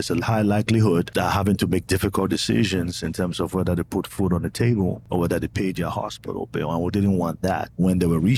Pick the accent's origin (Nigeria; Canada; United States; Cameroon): Cameroon; I'm originally from Cameroon.